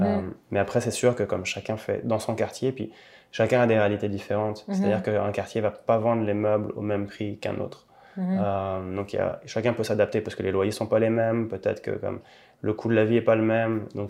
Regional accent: France; moved away as an adult; now in Montreal, Canada; Moi, je suis français. Et ça fait 11 ans que je vis ici.

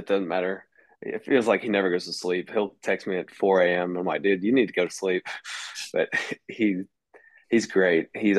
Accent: North Little Rock, Arkansas, United States; I'm a 24 from North Little Rock. I go to CAC in Maumelle

